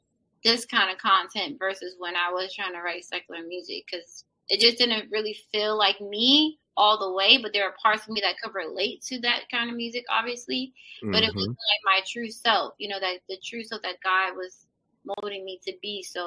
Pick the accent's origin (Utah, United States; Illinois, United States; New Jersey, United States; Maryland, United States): Maryland, United States; now in Baltimore, United States; So technically I'm from Maryland. And I say that because I've lived in so many different parts of Maryland, so many different counties